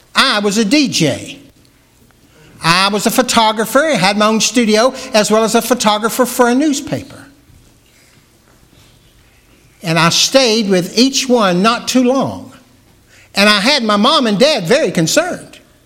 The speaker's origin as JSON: {"language": "English", "town": "Dayton", "region": "Tennessee", "country": "United States", "tie": "born or raised there", "said": "they transferred me from Eckerd's in Red Bank to Eckerd's in Dayton, my hometown."}